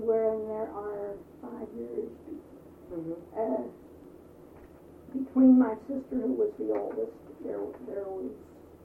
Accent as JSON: {"language": "English", "town": "Homewood", "region": "Pennsylvania", "country": "United States", "tie": "born there", "said": "I was born in Homewood, where we were the only Jewish family on the block."}